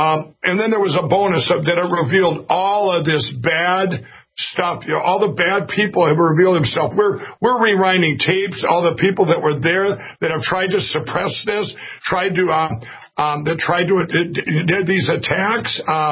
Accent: Minnesota, United States; My home state of Minnesota

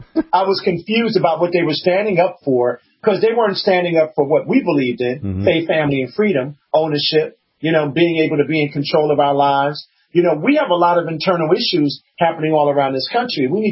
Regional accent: United States; just because I'm Black American

